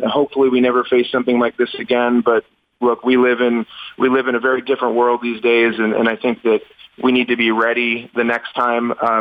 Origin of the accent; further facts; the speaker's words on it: Orono, Maine, United States; I grew up in Orono and went to Asa Adams